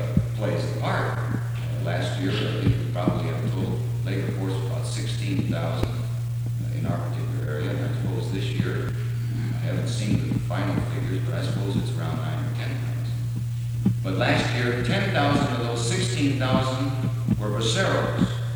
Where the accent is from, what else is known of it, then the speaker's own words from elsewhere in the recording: United States; Of course, but I'm an American.